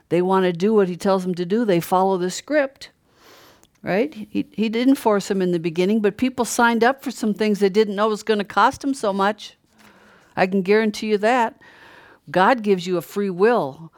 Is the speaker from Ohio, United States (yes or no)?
no; Brainerd, Minnesota, United States; I came from Brainerd and I lived next door to the sheriff and we did everything pretty good.